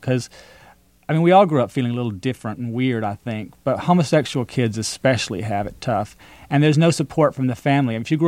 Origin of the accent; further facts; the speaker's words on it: Marietta, Georgia, United States; You know, I grew up in Marietta, Georgia, without any homosexuals around me